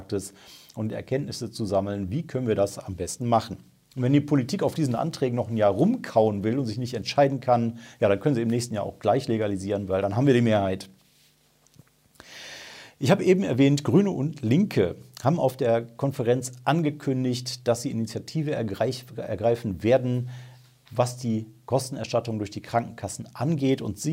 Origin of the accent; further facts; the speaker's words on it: Remscheid, North Rhine-Westphalia, Germany; Meine Heimatstadt Remscheid